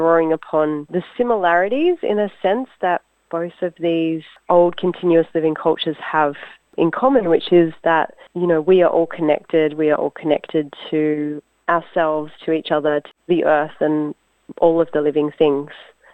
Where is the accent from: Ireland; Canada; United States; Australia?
Australia; Ku-ring-gai, New South Wales; as a Wiradjuri woman, traditionally I'm freshwater, but I've never lived in Wiradjuri country. I grew up in Ku'ringai.